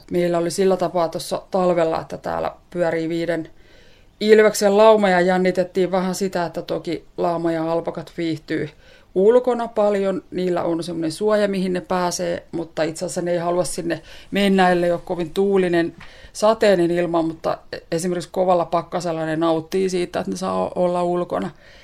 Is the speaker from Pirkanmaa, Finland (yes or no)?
yes; Tampere, Pirkanmaa, Finland; Kyllä, me ollaan tamperelaisia